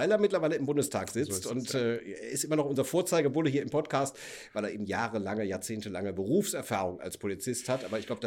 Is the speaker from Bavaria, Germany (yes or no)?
no; Cologne, North Rhine-Westphalia, Germany; ich komme aus Köln